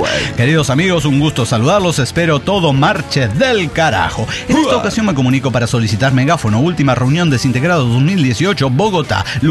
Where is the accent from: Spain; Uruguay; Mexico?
Mexico; Michoacán; now in Colima, Mexico; Soy de Michoacán, pero vivo en Colima actualmente.